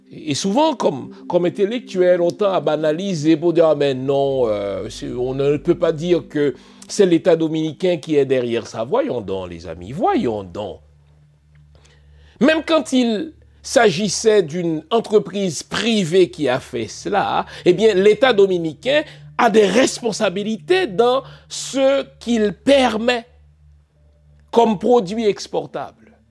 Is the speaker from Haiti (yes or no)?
yes; Haiti; un outil qu'on utilise chez nous en Haïti